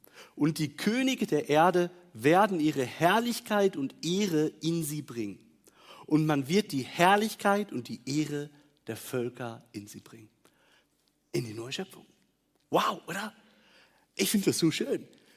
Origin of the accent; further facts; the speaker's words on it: Germany; weil ich bin groß geworden in Deutschland.